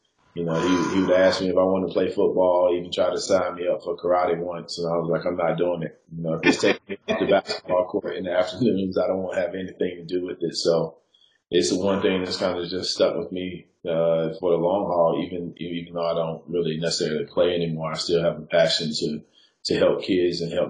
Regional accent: Kinston, North Carolina, United States; Born and raised in Kinston, North Carolina, man, the Hoop State capital of the world, in my opinion

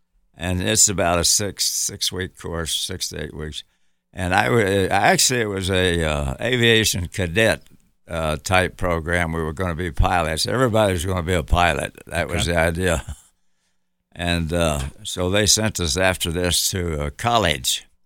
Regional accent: Lexington, Kentucky, United States; I did get a job in Lexington, Kentucky, where I'm from Lexington, actually.

